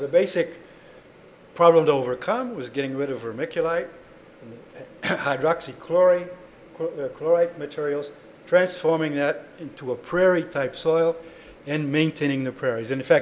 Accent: Midwest, United States; When I first went to France, I'm from the Midwest, and so everybody's talking about wearing out the soils.

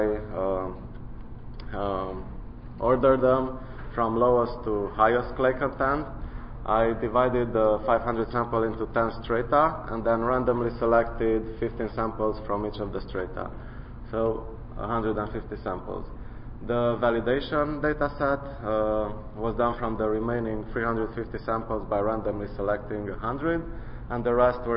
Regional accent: Romania; So, Eastern Europe, I'm from Romania.

